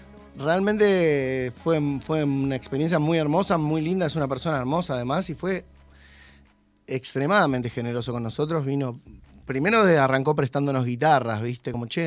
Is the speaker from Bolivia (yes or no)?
no; Don Torcuato, Buenos Aires Province, Argentina; O sea, porque ella es de Pilar y nosotros somos de Torcuato.